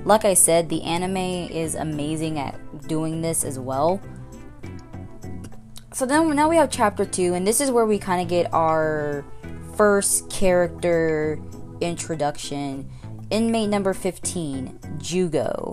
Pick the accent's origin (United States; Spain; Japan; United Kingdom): United Kingdom; It's just like, I'm British, but I sound like an American.